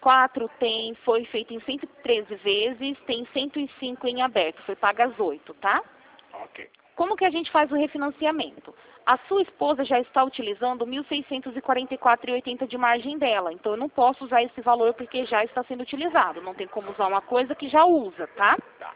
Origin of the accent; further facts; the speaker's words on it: Rio Claro, São Paulo, Brazil; E eu sou aqui de Rio Claro mesmo